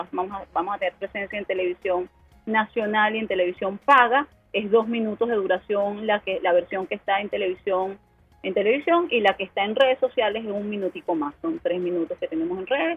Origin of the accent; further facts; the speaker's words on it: Venezuela; invitarnos a hacer una pieza como venezolanos más que somos, ¿no?